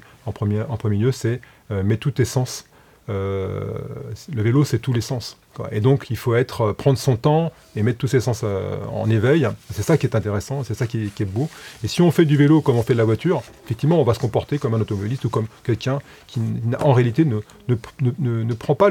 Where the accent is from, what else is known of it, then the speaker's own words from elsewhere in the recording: Colombes, Île-de-France, France; Moi, je viens de Colombes, et on a énormément de personnes qui se déplacent aujourd'hui à vélo en couronne